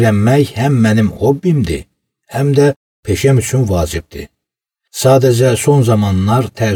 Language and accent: Azerbaijani; Baku, Azerbaijan; Əlbəttə, mənim 28 yaşım var. Bakıda anadan olmuşam. Burada da böyümüşəm və təhsil almışam. Tərcüməsiyəm. 4 xarici dil bilirəm.